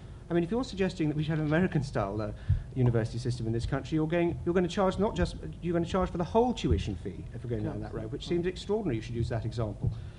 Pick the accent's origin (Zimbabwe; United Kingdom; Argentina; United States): United Kingdom; London; and I'm a Londoner myself, though I represent an Essex constituency